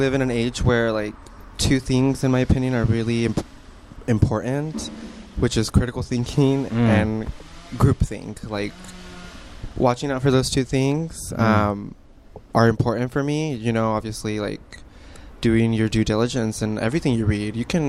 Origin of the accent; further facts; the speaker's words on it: Salinas, California, United States; I'm from Salinas, California, which is by Monterey Bay.